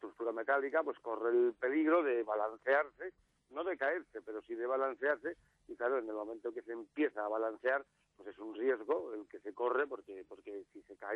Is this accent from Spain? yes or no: yes; Galicia, Spain; yo de hecho soy gallego, o sea, mis padres andaban por Galicia, pues yo nací por allí